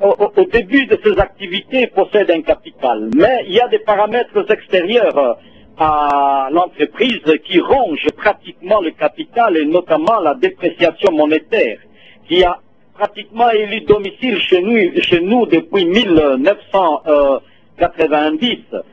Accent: Kisangani, Tshopo, DR Congo; Vous savez que la sorgerie est victime de plusieurs situations qui s'est déroulées chez nous à Kisangani

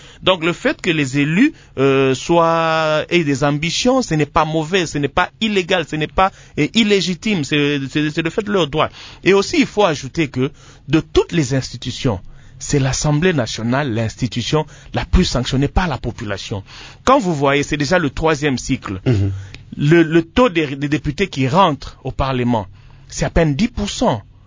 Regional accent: Tshikapa, Kasaï, DR Congo; Je suis de Tshikapa, je suis nommé ministre, je suis ministre de tout le Congo.

